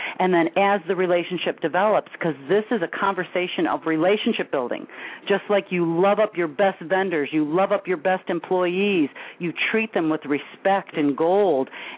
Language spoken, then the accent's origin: English; Detroit, Michigan, United States; Well, hey, I'm in Motor City. I'm from Detroit. I'm in Detroit.